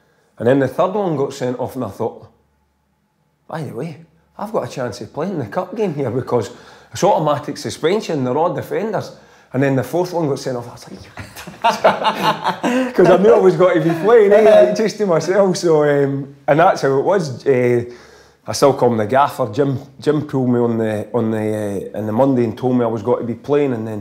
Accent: Loanhead, Scotland, United Kingdom; So that's how I was brought up. My local village, you know, I came from Lonehead, and that's how you were brought up.

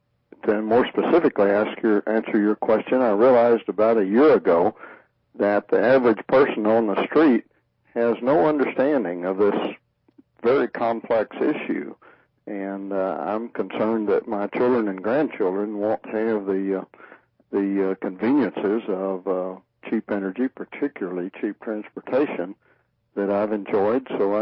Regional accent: Texas, United States; I grew up in West Texas in the oil fields of the Permian Basin.

